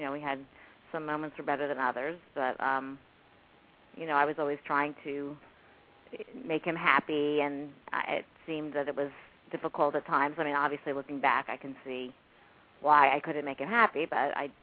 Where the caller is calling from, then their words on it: Florida, United States; We're calling from South Florida.